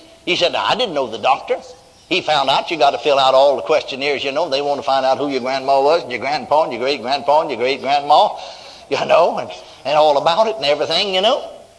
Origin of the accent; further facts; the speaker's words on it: Texas, United States; I'm born and raised in Texas.